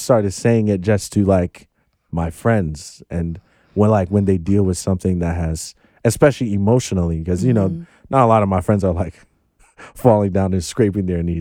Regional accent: Volta, Ghana; now in United States; Actually a very, so I'm Ghanaian American.

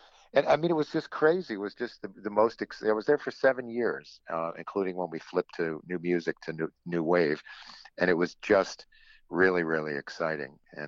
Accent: Hartford, Connecticut, United States; also born or lived in Syracuse, New York / Massachusetts / West Virginia; I was born in Syracuse, but I didn't come back to New York till I was my Long Island days. My folks were from Connecticut, so I grew up in Connecticut and Massachusetts, a little bit of time in West Virginia, but mostly Connecticut and Hartford.

